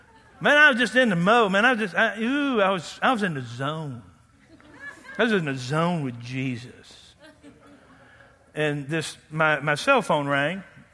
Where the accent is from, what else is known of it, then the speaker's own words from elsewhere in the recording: United States; But since I'm an American and gullible, I'll buy it.